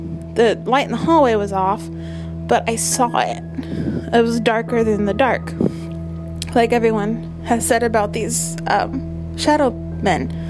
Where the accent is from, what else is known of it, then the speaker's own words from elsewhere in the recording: Galesburg, Illinois, United States; I'm from Galesburg, Illinois.